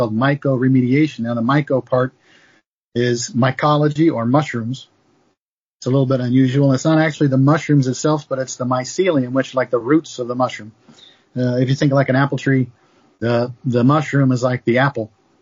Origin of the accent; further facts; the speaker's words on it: Kansas, United States; moved away as an adult; I grew up in Kansas, so I've seen it before, but I've been here 40 years, so it's different